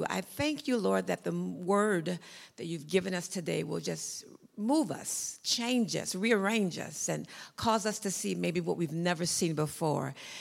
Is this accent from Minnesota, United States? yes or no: no; Sioux Falls, South Dakota, United States; I told you I'm from South Dakota, where God lives too, Sioux Falls. It's a great place.